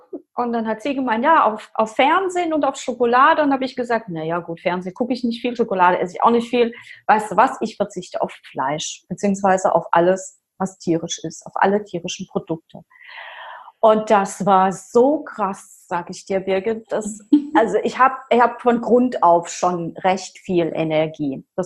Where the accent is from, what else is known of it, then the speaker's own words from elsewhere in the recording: Rhineland-Palatinate, Germany; Ich komme aus der Pfalz.